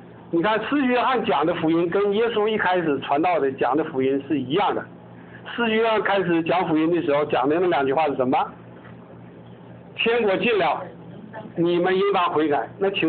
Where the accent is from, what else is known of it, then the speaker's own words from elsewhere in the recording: China; 哎，我中国人最会查好消息了